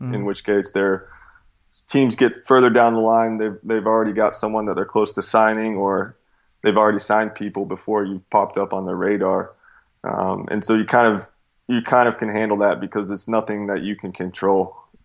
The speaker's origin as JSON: {"language": "English", "town": "Charlotte", "region": "North Carolina", "country": "United States", "tie": "born or raised there", "said": "I went to train with Charlotte Eagles, my hometown team."}